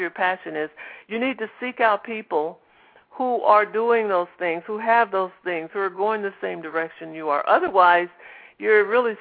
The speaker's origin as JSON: {"language": "English", "town": "St. Louis", "region": "Missouri", "country": "United States", "tie": "born or raised there", "said": "That's my hometown."}